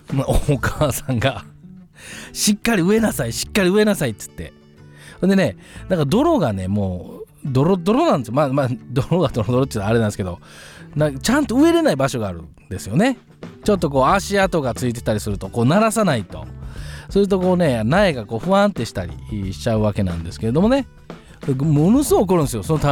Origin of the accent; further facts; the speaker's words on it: Kansai, Japan; 私ね関西からね、出身関西なんで